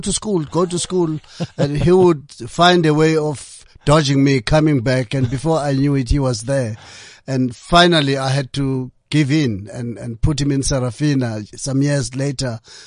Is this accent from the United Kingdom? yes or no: no; South Africa; I came from South Africa where if someone says you're going to be interviewed on radio or on TV, you'd go to that gigantic building at the SABC.